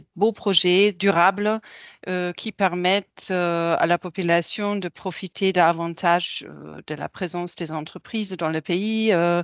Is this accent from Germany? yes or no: yes; Germany; French is a second language; moved away as an adult; now in Senegal; Je suis une Allemande, je suis mère de trois garçons, j'habite au Sénégal